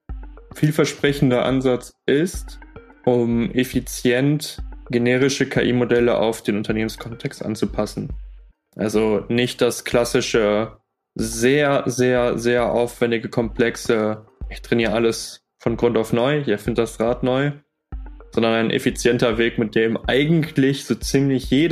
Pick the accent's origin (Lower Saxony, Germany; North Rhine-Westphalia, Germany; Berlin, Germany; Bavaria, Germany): North Rhine-Westphalia, Germany; Ich sitze gerade tatsächlich in Siegburg. Ich bin gebürtiger Großdorfer, also ganz in der Nähe von Bonn und Köln.